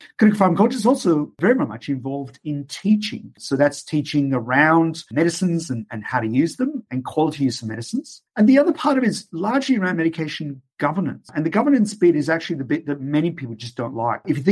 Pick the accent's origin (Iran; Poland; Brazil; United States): Iran; moved away; growing up in Iran all those years ago